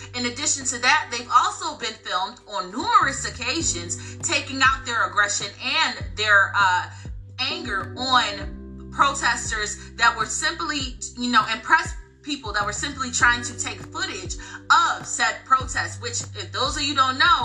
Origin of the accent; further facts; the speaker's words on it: United States; We don't even like Starbucks, and we're American, okay?